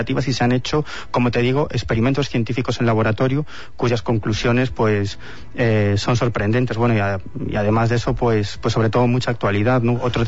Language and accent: Spanish; Galicia, Spain; Soy gallego, ya sabes. Estoy acostumbrado a esto.